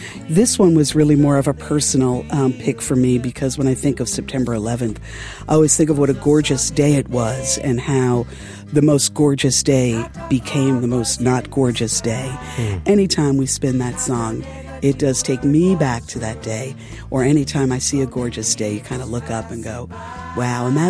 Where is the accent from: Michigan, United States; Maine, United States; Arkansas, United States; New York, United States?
New York, United States; New York City; if you try to fact check that as a New Yorker